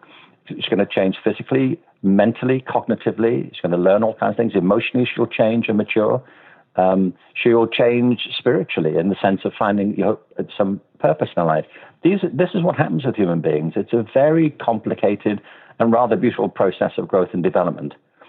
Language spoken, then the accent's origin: English; Liverpool, North West England, United Kingdom; I'm from Liverpool.